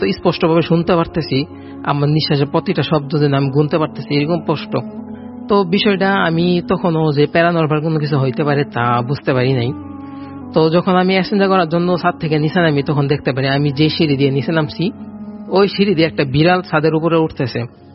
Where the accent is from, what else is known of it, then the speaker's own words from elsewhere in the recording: Raipura, Dhaka Division, Bangladesh; আমি নরসিংদী জেলার রায়পুরা থেকে আসছি। … আমি একজন মাদ্রাসার স্টুডেন্ট।